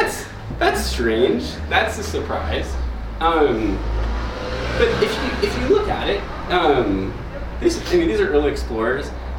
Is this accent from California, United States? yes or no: yes; California, United States; I am also from California.